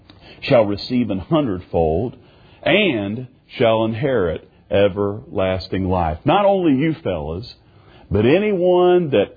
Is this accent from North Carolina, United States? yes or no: no; Ohio, United States; moved away as an adult; also born or lived in St. Louis; I moved from Southern Ohio in 1985, moved out to St. Louis, and in 87 the Lord saved me.